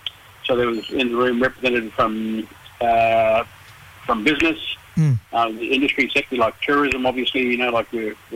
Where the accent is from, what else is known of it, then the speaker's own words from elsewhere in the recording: Kuranda, Queensland, Australia; I'm up here from Jabbergoy Country up in Cranda.